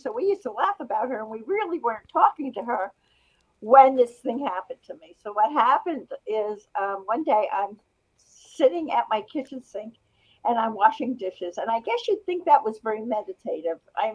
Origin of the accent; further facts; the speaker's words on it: New Jersey, United States; You can tell I'm from New Jersey land, New Jersey.